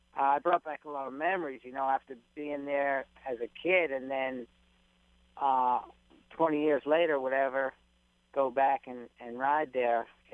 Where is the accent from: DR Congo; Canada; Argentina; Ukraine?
Canada; Toronto, Ontario; born there; also born or lived in United States; Well, I was born in Toronto, Canada. And we moved around a lot.